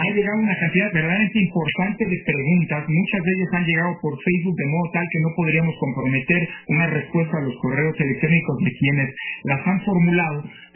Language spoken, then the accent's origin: Spanish; Mexico; lo digo como mexicano y como universitario